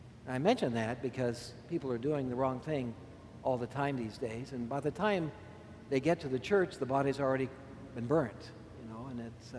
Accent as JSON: {"language": "English", "town": "Concordia", "region": "Kansas", "country": "United States", "tie": "born or raised there", "said": "And in my hometown of Concordia, Kansas, I grew up living over the mortuary."}